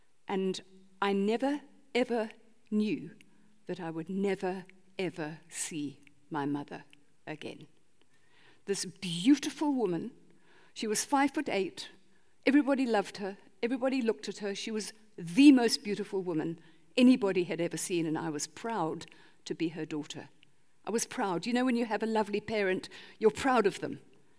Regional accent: England, United Kingdom; I was born and brought up in England in a lovely, sweet English family.

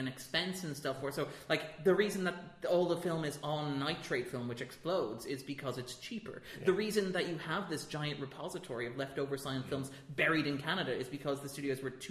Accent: Ireland; I'm Irish

